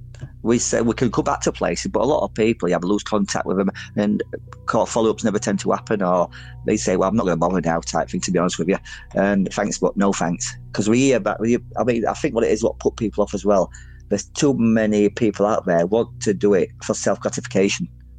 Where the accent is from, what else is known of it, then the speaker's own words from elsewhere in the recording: Featherstone, Yorkshire and the Humber, United Kingdom; also born or lived in Wakefield; where I grew up in Featherstone, you've got Pontefract next door to it, Wakefield. Now, Wakefield, where I used to live, there is two train stations